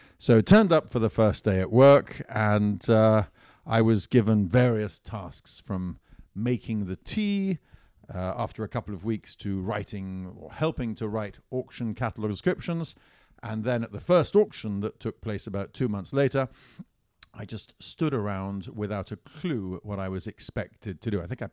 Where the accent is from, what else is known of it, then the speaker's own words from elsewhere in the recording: Italy; I grew up in Italy